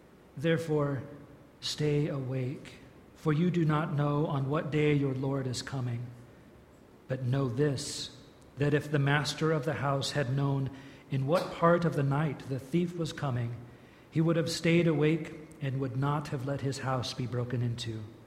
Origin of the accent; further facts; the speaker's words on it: Idaho, United States; It was new to me, and I grew up in Idaho. I know mashed potatoes